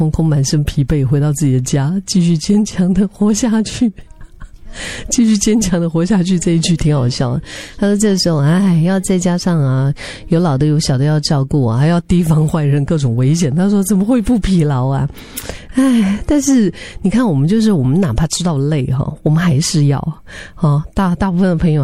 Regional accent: Dali, Yunnan, China; 我就都会想到我的家乡，就是云南大理啊。

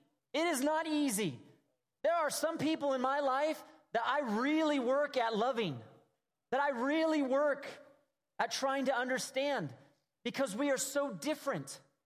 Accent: California, United States; Now, I'm from Southern California.

